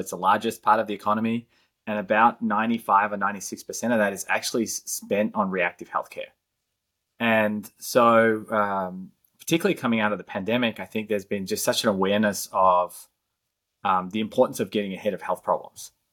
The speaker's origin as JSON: {"language": "English", "town": "Melbourne", "region": "Victoria", "country": "Australia", "tie": "born or raised there", "moved": "as an adult", "lives_now": "United States", "said": "I grew up in Melbourne, Australia, and moved over to the US in 2003 to do an MBA in the San Francisco Bay Area"}